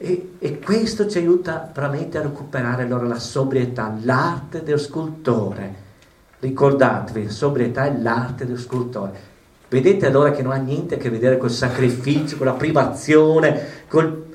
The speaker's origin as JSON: {"language": "Italian", "town": "Vicenza", "region": "Veneto", "country": "Italy", "tie": "born or raised there", "said": "Il mio ottico di Vicenza, io sono originario di Vicenza"}